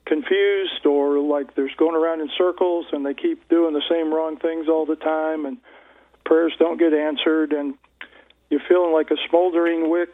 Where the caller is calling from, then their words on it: West Virginia, United States; West Virginia.